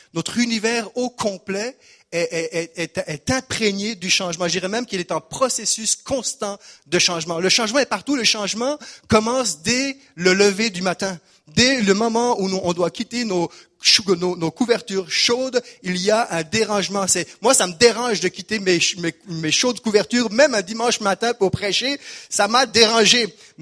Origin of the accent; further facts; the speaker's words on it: Geneva, Switzerland; je suis originaire de Genève. Donc, moi, je suis un petit peu mélangé au niveau de ma nationalité parce que mon père est espagnol … Ma mère est suissesse.